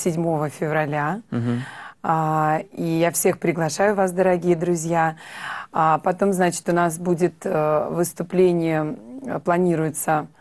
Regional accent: Irkutsk Oblast, Russia; И планируется победный юбилей Победы в Иркутской области, концерты на моей малой родине.

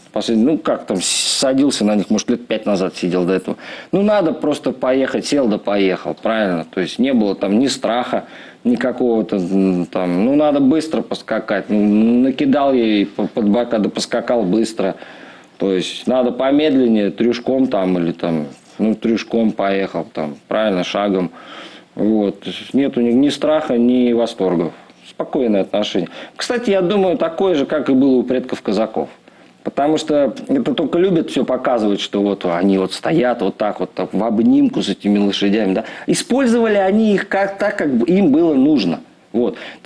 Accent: Saint Petersburg, Russia; born there; Я живу в Питере. Я там родился, в Ленинграде. Вот, у меня мама с Питера.

